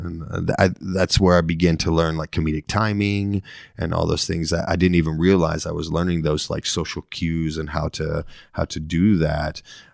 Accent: Deep South, United States; Well, and I've changed my accent a lot. I grew up in the Deep South. I grew up with very backwoods kind of swampy, rednecky kind of family and stuff.

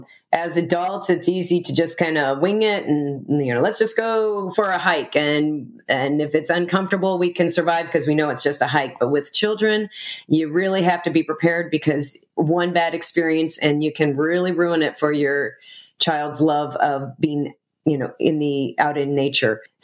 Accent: Farmington Hills, Michigan, United States; I'm originally from Farmington Hills, Michigan, but my parenthood started in Northern California

